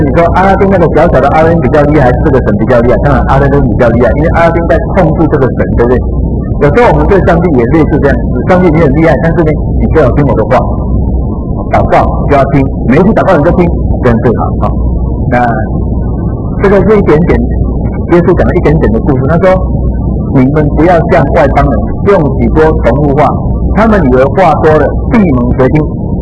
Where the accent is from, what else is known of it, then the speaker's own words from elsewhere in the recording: Taiwan; 啊，这个我们台湾人很欣赏这个